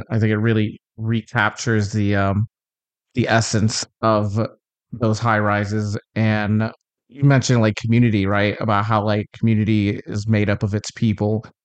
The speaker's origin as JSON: {"language": "English", "town": "Chicago", "region": "Illinois", "country": "United States", "tie": "born or raised there", "said": "I am from Chicago. Yeah. And my half sister actually grew up in Cabrini Green. And I grew up by the Henry Horner Homes, which is the West Side Projects."}